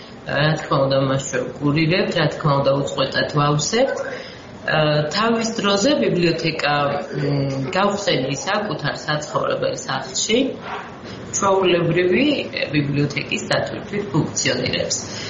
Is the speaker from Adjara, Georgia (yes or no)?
yes; Merisi, Adjara, Georgia; ანუ მე აუცილებლად დავბრუნდები მერისში. აუცილებლად. მე ყოველთვის ფიქრობდი მერისზე და არასდროს არ დამიწყებია, რომ ვალში ვარ აი იმ ადგილთან, სადაც მე გავიზარდე.